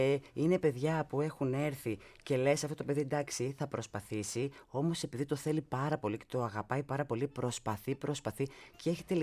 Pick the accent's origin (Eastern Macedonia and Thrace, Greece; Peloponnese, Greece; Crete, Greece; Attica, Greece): Attica, Greece; Mandra; Ήμασταν παιδιά, εγώ είμαι από τη Μάνδρα, στη Μάνδρα Τικισμένο.